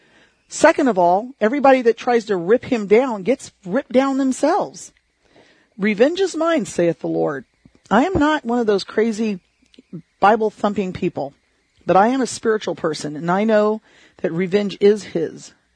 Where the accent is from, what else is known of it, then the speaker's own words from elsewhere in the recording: United States; I don't know about you, but I am an American, and I want America to win first.